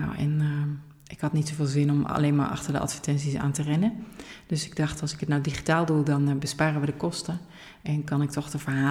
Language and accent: Dutch; Roermond, Limburg, Netherlands; born there; also born or lived in Geertruidenberg / Apeldoorn / Arnhem; Nee, ik ben geboren in Roermond.